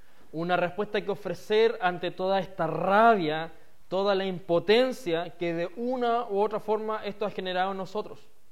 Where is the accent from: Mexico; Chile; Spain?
Chile; que tengamos como chilenos, no podemos negar que el 18 de octubre Chile cambió.